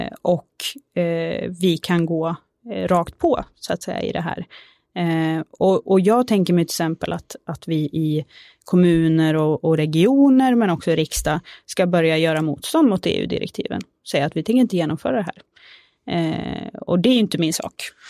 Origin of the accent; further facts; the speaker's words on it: Skövde, Västra Götaland County, Sweden; Jag är från Skövde.